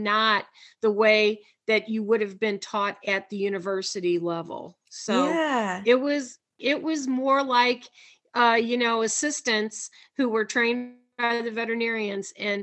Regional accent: Missouri, United States; I am originally from Missouri, and the whole state of Missouri had one technician school at that time.

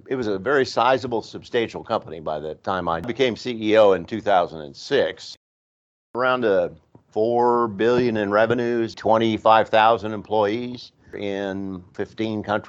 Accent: Dodge City, Kansas, United States; I was born in Kansas, Dodge City. Grew up there in Kansas, went to KU

